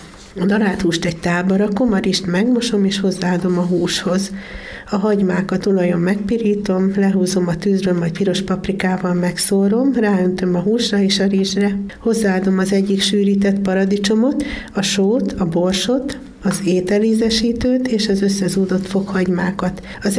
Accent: Szabolcs-Szatmár-Bereg, Hungary; Ugye én Szabolcs megyéből származom

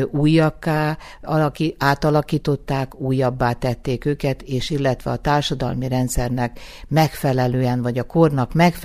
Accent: Vojvodina, Serbia; Például én Vajdaságból jöttem

